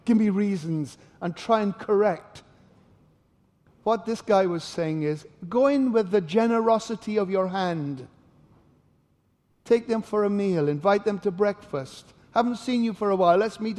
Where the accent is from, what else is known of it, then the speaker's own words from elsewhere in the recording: Northern Ireland, United Kingdom; born there; also born or lived in South America; Let me just explain my accent, all right? You forget about that. Father Scots, mother Welsh, grandmother English, born in Northern Ireland, brought up in South America.